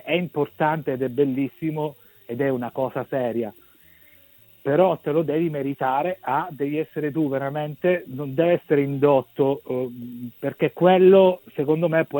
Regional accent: Messina, Sicily, Italy; born there; l'abbiamo fatta a Messina, la mia città natale

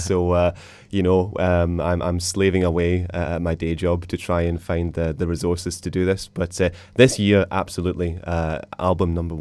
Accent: Glasgow, Scotland, United Kingdom; also born or lived in London; I was born in Glasgow, and apart from living in London for some time, I've lived in Glasgow most of my life.

